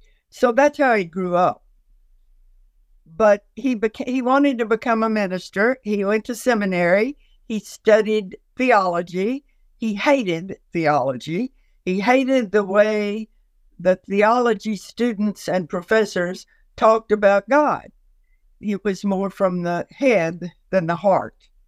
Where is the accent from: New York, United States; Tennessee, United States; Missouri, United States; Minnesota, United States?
Tennessee, United States; Chattanooga; I grew up in Chattanooga, Tennessee. I grew up on the campus of a boys' school where my father was headmaster.